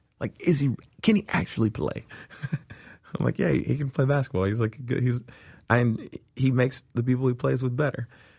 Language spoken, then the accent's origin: English; Charlotte, North Carolina, United States; I grew up in Charlotte, North Carolina.